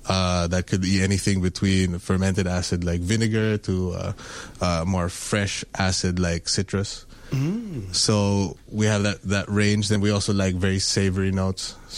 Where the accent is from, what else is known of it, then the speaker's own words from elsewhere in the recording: Philippines; So I'm Filipino that grew up in the Philippines.